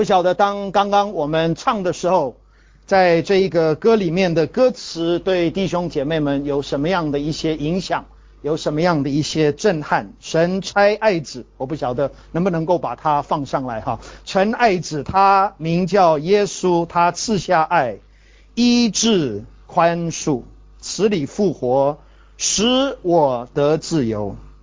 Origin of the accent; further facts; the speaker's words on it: Taiwan; accent: Taiwanese; Chinese is a second language; 当然我的不是河南腔，我的是台湾腔。